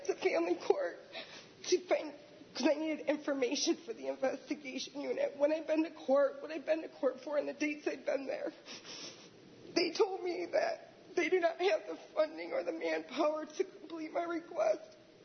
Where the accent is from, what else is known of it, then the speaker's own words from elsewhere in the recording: Newfield, New York, United States; I'm from Newfield, and I'm going to talk really fast because I got a lot to say.